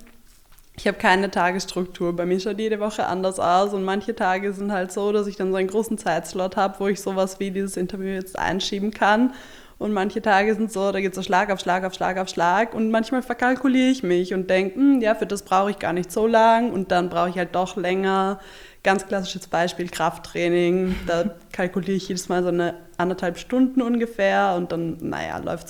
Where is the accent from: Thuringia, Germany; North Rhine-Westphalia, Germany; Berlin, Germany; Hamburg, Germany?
Hamburg, Germany; Ja, genau. Ich bin aus Hamburg.